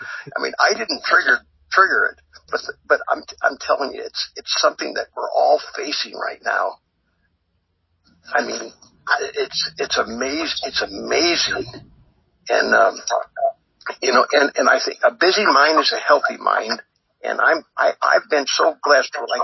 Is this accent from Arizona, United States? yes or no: no; Yakima, Washington, United States; born there; I was born in Yakima